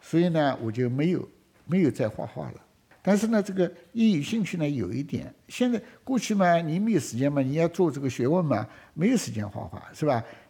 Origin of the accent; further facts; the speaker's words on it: Beijing, China; 但是你要晓得我是北京的